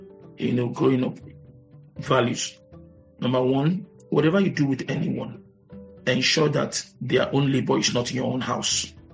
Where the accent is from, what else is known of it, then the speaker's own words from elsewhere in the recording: Lagos, Nigeria; also born or lived in Enugu; I grew up in Enugu. Okay. So then from 11 years all till my adulthood. Grew up in Lagos.